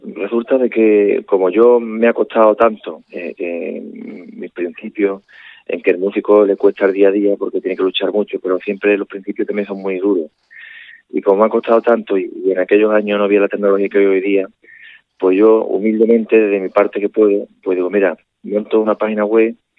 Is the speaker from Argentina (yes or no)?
no; Morón de la Frontera, Andalusia, Spain; Y entonces automáticamente cojo y me voy para lo que era el cruce de Morón de la Frontera de mi pueblo.